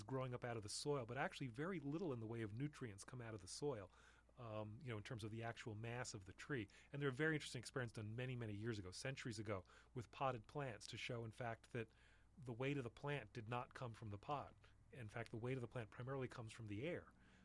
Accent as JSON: {"language": "English", "region": "New York", "country": "United States", "tie": "born or raised there", "said": "but I was growing up in New York at the time."}